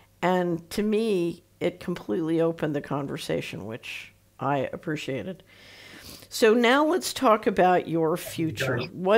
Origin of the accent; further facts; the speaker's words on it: New York, United States; because I was from New York, so getting over the shock of the idea that anybody might vote for Donald Trump. You know, I came out of New York just loathing Donald Trump.